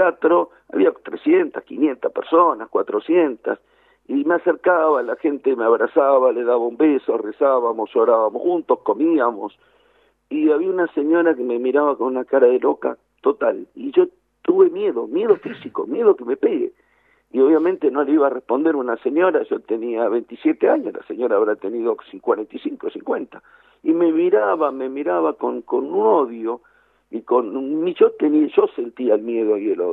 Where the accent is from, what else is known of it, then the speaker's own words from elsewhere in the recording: Argentina; me enorgullece como argentino, me enorgullece como judío, pero por sobre todo como ser humano